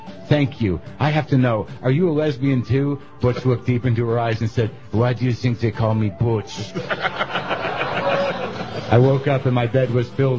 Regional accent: New Jersey, United States; I grew up in partly in New Jersey. I was born in New Jersey.

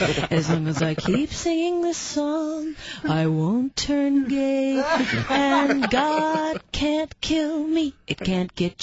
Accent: Duluth, Minnesota, United States; I grew up in Duluth, Minnesota, and it's just a beautiful time.

